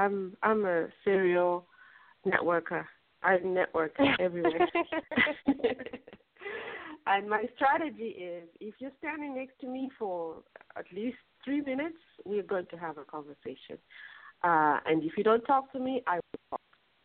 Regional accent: Zambia; I was like, hey, you're going to Zambia? I'm from Zambia.

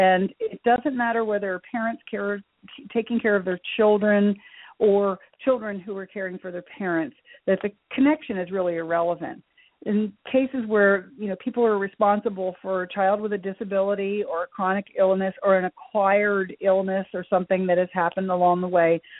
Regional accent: Dover, Delaware, United States; So in April of last year, I did a seminar in my hometown of Dover, Delaware

